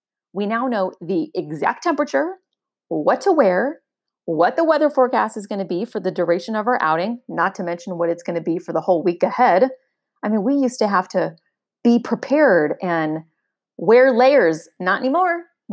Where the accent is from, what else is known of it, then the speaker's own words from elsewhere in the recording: United States; now in South Asia; I'm so far from home. I'm in South Asia. My family's back in the United States.